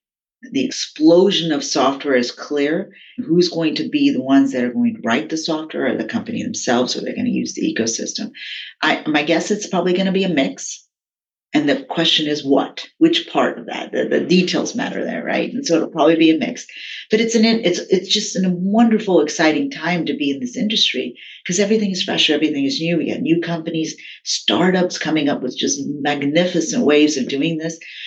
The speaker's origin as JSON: {"language": "English", "region": "Texas", "country": "United States", "tie": "born or raised there", "also_born_or_lived": "India", "said": "I was born in India. I came over as a child. I spent most of my early years in Texas, which led me to Texas Instruments."}